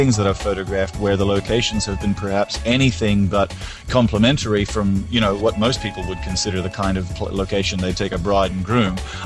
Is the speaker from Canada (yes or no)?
yes; Prince George, British Columbia, Canada; moved away; also born or lived in Vancouver; I lived in Vancouver when I was a very little boy, so I'll be there, but I'd love to pop across to Prince George